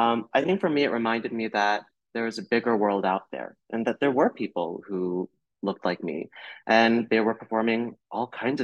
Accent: Florida, United States; And, you know, I grew up in North Florida.

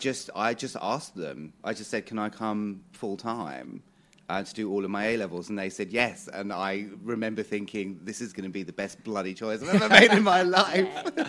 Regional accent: United Kingdom; So I always represented myself as a British man who is of mixed heritage.

